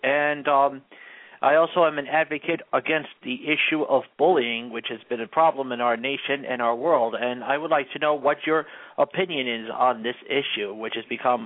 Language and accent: English; Englewood, New Jersey, United States; I'm from Englewood, New Jersey.